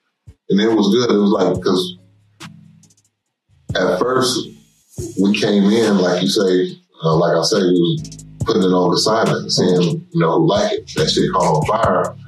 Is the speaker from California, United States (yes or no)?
yes; California, United States; So we joined, but we come from the Bay. The Bay Area was totally different from any other place.